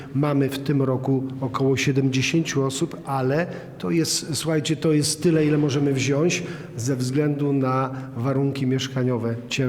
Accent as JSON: {"language": "Polish", "town": "Nowy Targ", "region": "Lesser Poland", "country": "Poland", "lives_now": "Przemyśl, Poland", "said": "Ja pochodzę z gór, więc okolice Nowego Targu."}